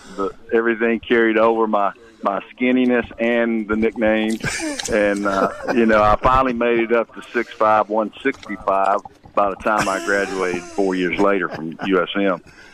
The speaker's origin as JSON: {"language": "English", "town": "Hattiesburg", "region": "Mississippi", "country": "United States", "tie": "born or raised there", "said": "So it's my hometown and I never left here, and I went to Southern Miss and played basketball and baseball, had a lot of ties."}